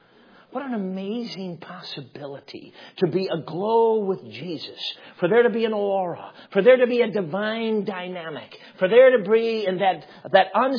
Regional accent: Michigan, United States; I'm from Michigan, but at least in Michigan, it's in the basement, not the main level floor.

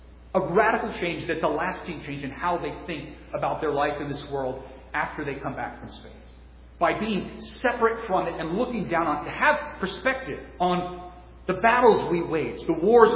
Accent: California, United States; now in Virginia, United States; I'm from California, so I don't really have a dog in that fight.

